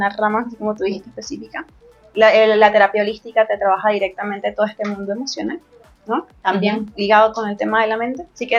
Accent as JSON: {"language": "Spanish", "country": "Venezuela", "lives_now": "Buenos Aires, Argentina", "said": "¿okay? Soy venezolana."}